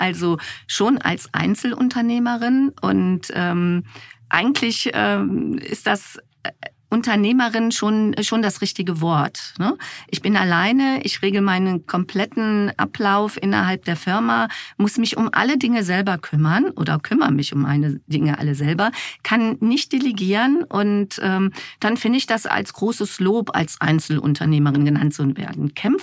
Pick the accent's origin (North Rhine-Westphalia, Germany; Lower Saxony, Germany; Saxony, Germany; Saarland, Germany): North Rhine-Westphalia, Germany; Langenfeld; born there; ich bin im Rheinland in Langenfeld geboren. im Jahre 1969, also ich stehe dazu, ich werde dieses Jahr 55